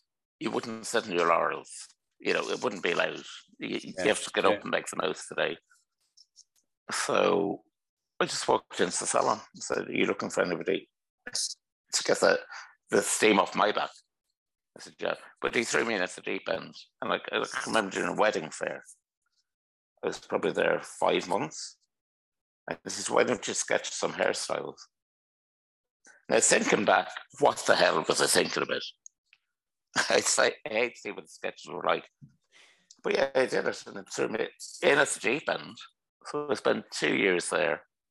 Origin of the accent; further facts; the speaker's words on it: Ireland; So I think being Irish, you just get yourself stuck in.